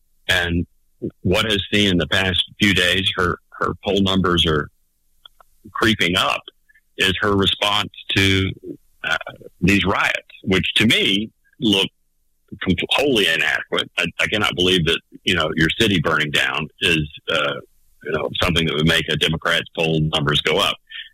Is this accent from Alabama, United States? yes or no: yes; Birmingham, Alabama, United States; And you know, my hometown of Birmingham was rioting and looting downtown.